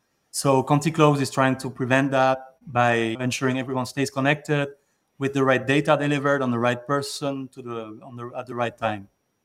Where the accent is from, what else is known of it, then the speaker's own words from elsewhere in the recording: Switzerland; And yeah, so I'm from Switzerland.